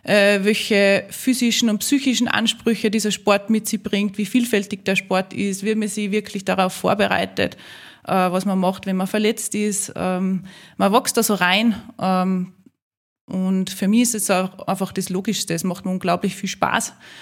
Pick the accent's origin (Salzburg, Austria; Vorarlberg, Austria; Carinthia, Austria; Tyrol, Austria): Salzburg, Austria; ich bin in die Berge aufgewachsen, in der Nähe von Salzburg. Unser Haus steht mitten im Grünen.